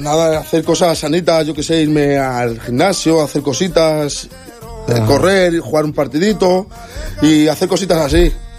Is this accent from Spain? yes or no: yes; Benidorm, Valencian Community, Spain; Nací en Valencia, pero llevo casi toda la vida aquí en Benidorm.